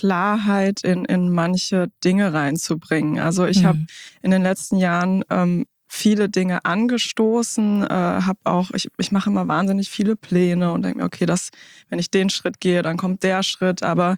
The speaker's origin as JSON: {"language": "German", "region": "Hesse", "country": "Germany", "tie": "born there", "said": "Ich bin 38 Jahre alt, bin gebürtig aus Hessen. Mein Vater kommt aus Kenia, ist mit 21 Jahren nach Deutschland gekommen, hat meine Mutter kennengelernt beim Studium. Die kommt aus Deutschland bzw. aus Ostfriesland."}